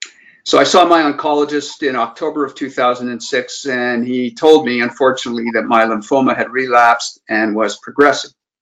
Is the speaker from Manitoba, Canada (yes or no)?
yes; Winnipeg, Manitoba, Canada; I grew up in Winnipeg